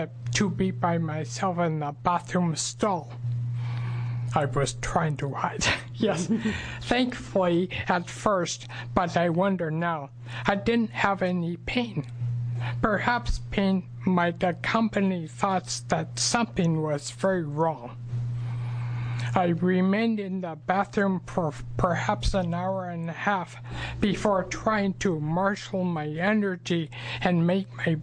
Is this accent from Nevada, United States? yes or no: no; Lincoln City, Oregon, United States; I'm from Lincoln City on the coast.